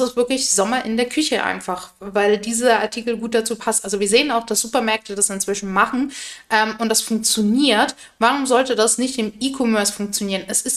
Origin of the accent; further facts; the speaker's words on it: Bavaria, Germany; Ich komme aus Bayern, bei uns ist es mal Mitte September.